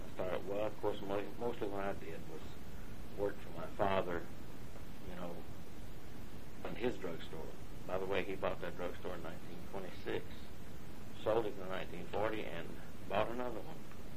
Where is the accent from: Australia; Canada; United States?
United States; Sylacauga, Alabama; born there; I was born in Sylacauga, Alabama.